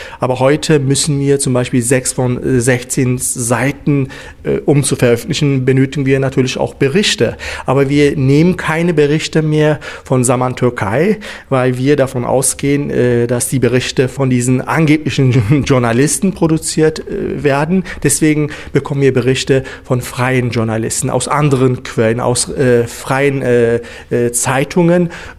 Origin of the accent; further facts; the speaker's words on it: Berlin, Germany; bin gebürtiger Berliner